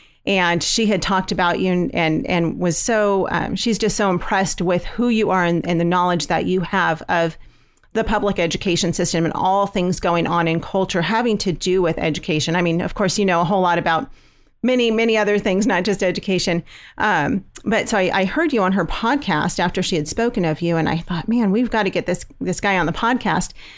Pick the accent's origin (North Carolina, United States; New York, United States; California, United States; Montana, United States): California, United States; We're from California.